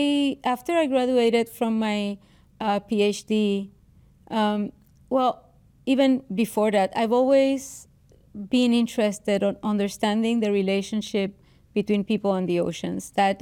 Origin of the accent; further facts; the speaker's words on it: Puerto Rico; I grew up in Puerto Rico.